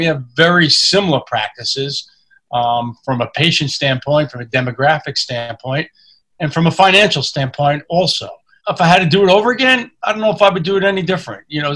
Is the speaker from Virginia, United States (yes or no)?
no; Staten Island, New York, United States; I grew up in Staten Island in the suburbs.